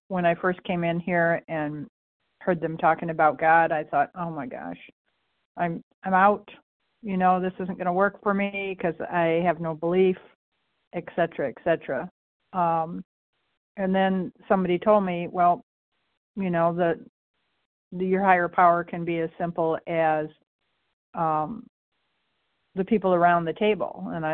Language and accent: English; Michigan, United States; recovered compulsive overeater. I'm from Michigan.